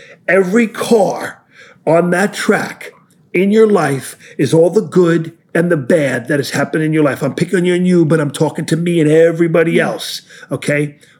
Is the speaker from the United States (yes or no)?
yes; Brooklyn, New York, United States; I'm from Brooklyn, okay? I'm getting ready to preach in Brooklyn, Sandy.